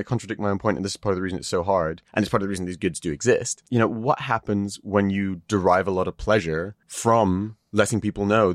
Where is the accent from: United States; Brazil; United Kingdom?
United Kingdom; I don't live in America. Sorry. I'm not sorry. What's wrong with me? I'm such a British apologist.